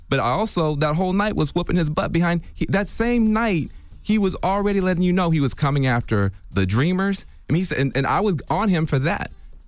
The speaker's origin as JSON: {"language": "English", "region": "Tennessee", "country": "United States", "tie": "born or raised there", "said": "From my home state of Tennessee."}